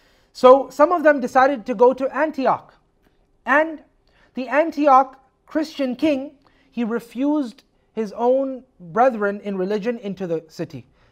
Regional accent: Canada; I come from a Western country, I come from Canada, right?

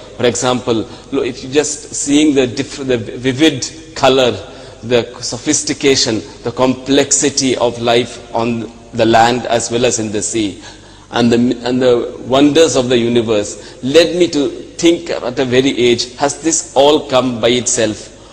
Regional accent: United Kingdom; born there; I was born in the United Kingdom in 1966. Both of my parents were doctors and they were Hindus. In the atmosphere in England, we were not very religious.

